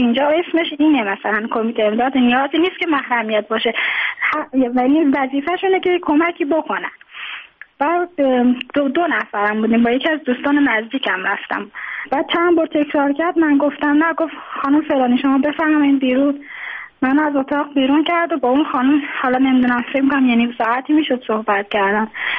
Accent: Tehran, Tehran Province, Iran; born there; now in Mashhad, Iran; من خودم متولد تهرانم، اینجا به دلایل ازدواج کردم اومدم اینجا، الان موندگار شدم، دیگه توان بازگشت نداشتم.

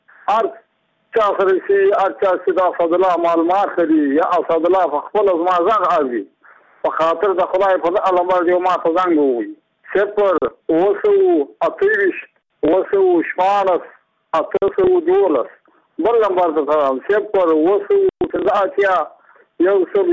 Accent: Muqur, Badghis, Afghanistan; زه په خپله د بادغیس ولایت یم د مقر د ولسوالۍ یم.

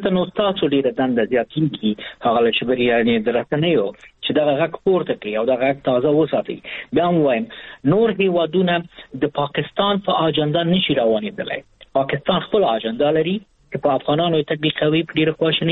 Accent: Afghanistan; زه به خپله میلیونه ولیکم د یو افغان په حیث، تاسو هم ولیکئ

